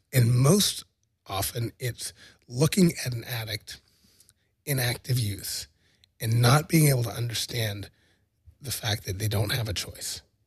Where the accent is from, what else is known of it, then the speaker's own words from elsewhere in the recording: Seattle, Washington, United States; They were first generation from Egypt, and I was born in Seattle, and I grew up